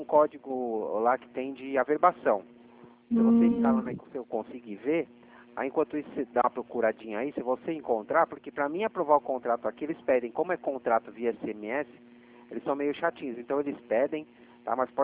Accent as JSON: {"language": "Portuguese", "region": "São Paulo", "country": "Brazil", "said": "eu falo aqui de Atibaia, sou de São Paulo"}